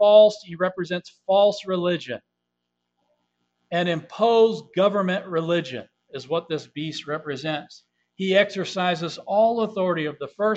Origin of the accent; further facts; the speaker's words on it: United States; Yes, I'm an American, and I like America. I love America.